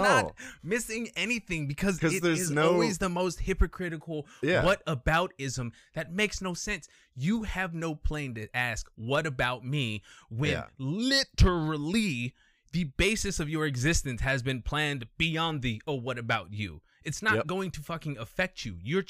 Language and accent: English; Colorado, United States; asks me where I'm from, and I say, I'm from Colorado